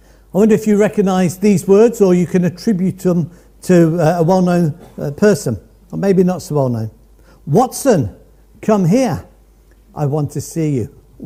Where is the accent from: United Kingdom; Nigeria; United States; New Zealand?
United Kingdom; Midlands; I grew up in the Midlands. I've been landlocked all my life.